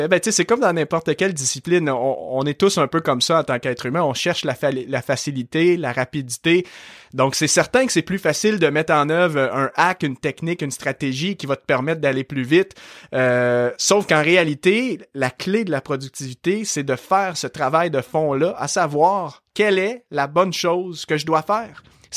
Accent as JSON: {"language": "French", "town": "Saint-Hyacinthe", "region": "Quebec", "country": "Canada", "tie": "born there", "lives_now": "Montreal, Canada", "said": "Je suis québécois. Aujourd'hui, j'habite dans la région de Montréal, mais à la base, moi, je suis né en campagne et d'une région où est-ce que justement les gens au Québec ont un très fort accent. La ville de Saint-Hyacinthe"}